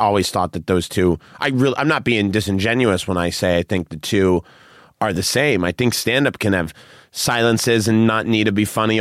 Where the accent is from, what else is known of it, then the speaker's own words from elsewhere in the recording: Brookline, Massachusetts, United States; Brookline.